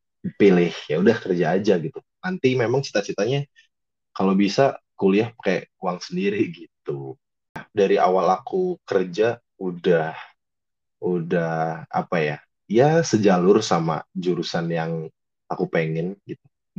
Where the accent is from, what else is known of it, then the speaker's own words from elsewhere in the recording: Central Java, Indonesia; now in Bandung, Indonesia; aku seorang perantauan, orang anak dari Jawa yang sekarang tuh ngerantau di Kota Bandung gitu.